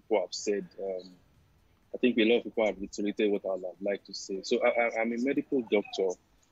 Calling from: England, United Kingdom; I'm calling from England.

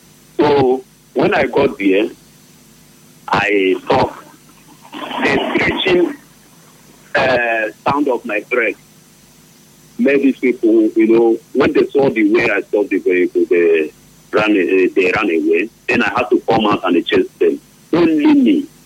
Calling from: United States; I'm calling you from America.

